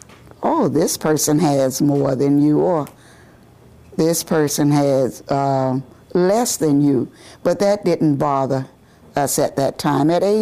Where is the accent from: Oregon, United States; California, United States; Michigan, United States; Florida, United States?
Florida, United States; Miami; born there; I was born here in Miami, Florida